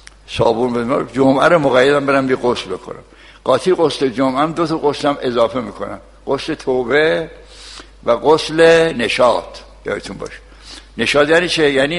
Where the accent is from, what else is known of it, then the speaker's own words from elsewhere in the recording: Kashan, Isfahan, Iran; من خوشحالم گاهی یادم میاد کاشی هم، چون کاشان غیر شهر دیگه است